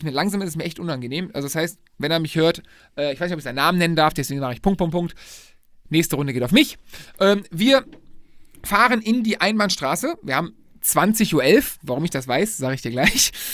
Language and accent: German; Lohmar, North Rhine-Westphalia, Germany; Wir waren, sind dann nach Lohmar zurückgekommen, mein Heimatdorf.